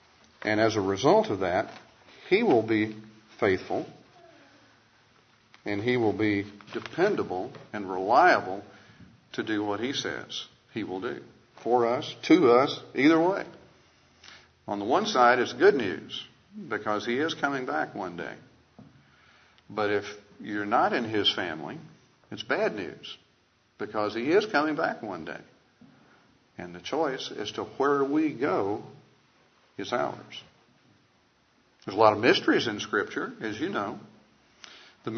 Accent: Kentucky, United States; And I said, man, I can't come back. I'm from Western Kentucky.

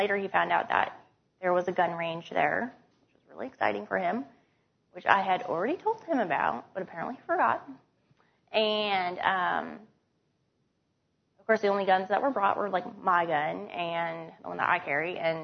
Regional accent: Connecticut, United States; People tell me all the time that I talk too fast. But I'm from Connecticut, so that's what I do.

